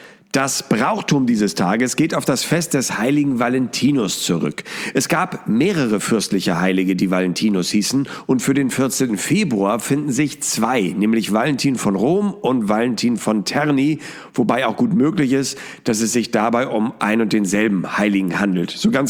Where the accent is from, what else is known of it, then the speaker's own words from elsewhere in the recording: Hamburg, Germany; ich komme aus Hamburg